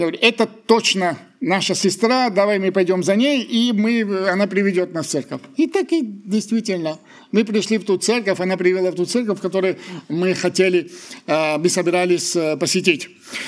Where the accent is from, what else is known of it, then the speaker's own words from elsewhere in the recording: Georgia; Вот я грузин, хотя я считаю, что не классический.